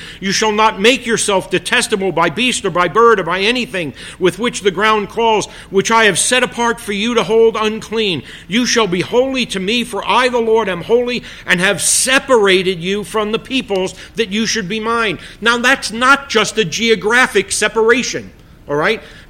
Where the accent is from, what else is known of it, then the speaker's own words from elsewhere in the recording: Bronx, New York, United States; I said, well, I'm from the Bronx. I get milk from a container, right?